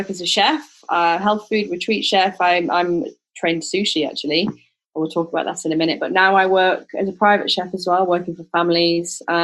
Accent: the north of England, United Kingdom; also born or lived in Leeds / London; now in Ibiza, Spain; And that's kind of the north of England.

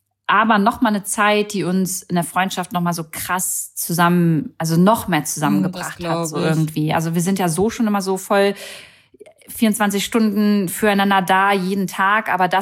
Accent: Braunschweig, Lower Saxony, Germany; Also wir kommen beide aus Braunschweig

